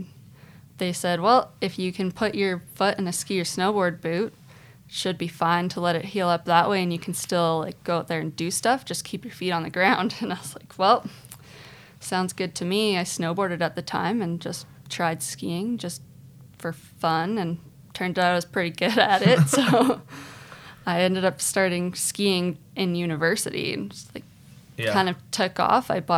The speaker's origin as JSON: {"language": "English", "town": "Calgary", "region": "Alberta", "country": "Canada", "tie": "born or raised there", "said": "I grew up outside of Calgary for the most part."}